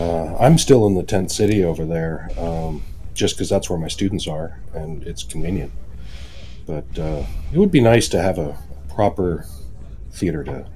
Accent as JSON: {"language": "English", "town": "Spokane", "region": "Washington", "country": "United States"}